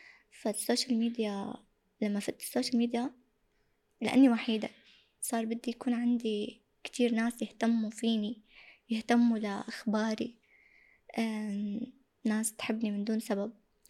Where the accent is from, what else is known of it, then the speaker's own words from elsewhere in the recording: Turkey; حياتي بلشت بتركيا صار عندي رفقات كبرت بتركيا فبتعني لي يعني بحسها كبلد الثاني حتى أحساسي فيها ما بحس بالغربة